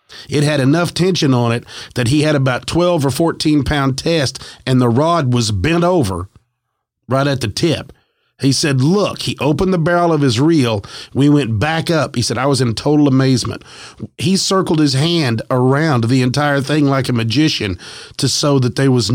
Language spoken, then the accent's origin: English; New Jersey, United States; I'm in my early 60s. I grew up here in New Jersey.